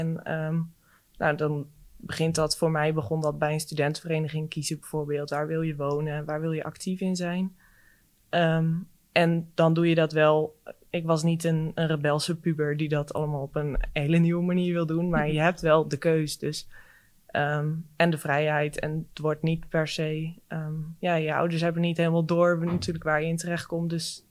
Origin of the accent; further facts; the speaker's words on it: Groningen, Netherlands; moved away as an adult; ik kom uit Groningen oorspronkelijk, van een boerderij in Noordwest-Groningen helemaal. En daar opgegroeid, het VWO gedaan en toen naar Amsterdam vertrokken voor mijn studie. En daar woon ik nu alweer 5 jaar met heel veel plezier in de stad.